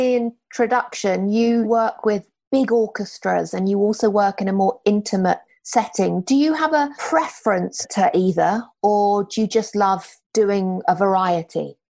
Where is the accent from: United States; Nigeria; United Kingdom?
United Kingdom; London; Now, you are in my hometown of London, right?